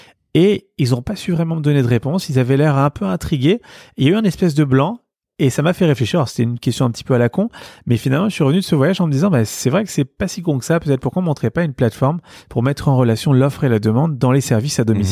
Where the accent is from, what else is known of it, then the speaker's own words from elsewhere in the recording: Paris, Île-de-France, France; also born or lived in Neuilly-sur-Seine; J'ai grandi à Paris. Je suis né à Neuilly-sur-Seine, mais j'ai grandi à Paris.